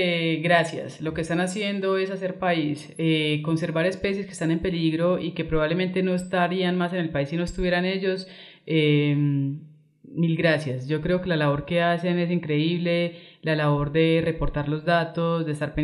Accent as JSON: {"language": "Spanish", "country": "Colombia", "said": "como colombiana de la labor tan maravillosa que hacen en las Islas Cayos"}